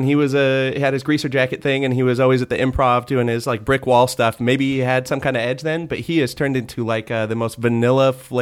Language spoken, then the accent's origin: English; Bend, Oregon, United States; Bend, Oregon.